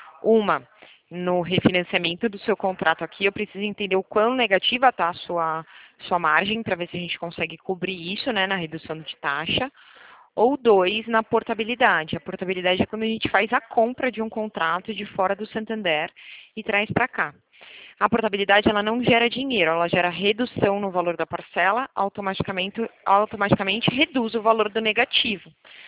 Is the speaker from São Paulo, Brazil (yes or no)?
yes; São Paulo, Brazil; Eu sou de São Paulo, na realidade eu trabalho no interior de São Paulo, mas eu sou São Paulo capital, né? Nasci em São Paulo capital.